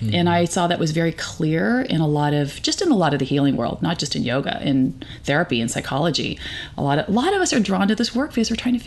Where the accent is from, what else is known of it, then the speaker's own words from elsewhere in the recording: California, United States; I grew up in California with liberal parents. Of course I'm going to be liberal, you know, usually.